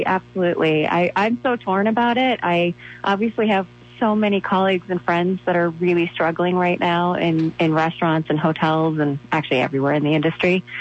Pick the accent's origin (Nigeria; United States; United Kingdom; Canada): Canada; Nova Scotia; Listen, I grew up in Nova Scotia, Canada. It's exactly like Connecticut.